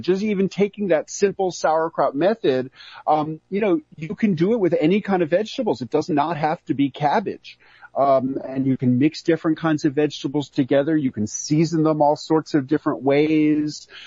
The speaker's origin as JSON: {"language": "English", "town": "New York City", "region": "New York", "country": "United States", "tie": "born or raised there", "said": "You know, I, as a kid growing up in New York City, I was crazy about pickles."}